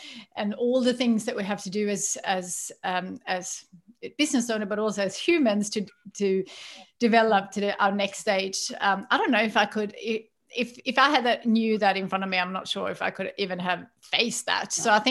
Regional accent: Sweden; English is a second language; And also, I guess I grew up in Sweden. I was used to have a lot of products that didn't exist here back then.

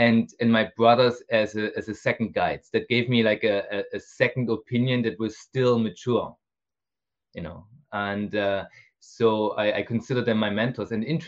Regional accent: Germany; I grew up in Germany. I went to normal high school and then to university.

